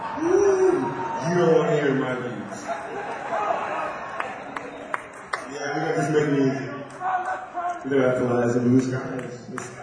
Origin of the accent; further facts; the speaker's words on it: Joliet, Illinois, United States; now in Los Angeles, United States; I'm from Joliet, so. This is home. I live in LA now, but, you know, this is still home.